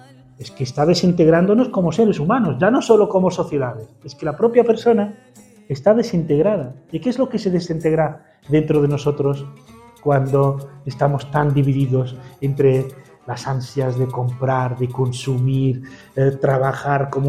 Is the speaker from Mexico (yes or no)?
no; Spain; Y eso para nosotros, como españoles o como europeos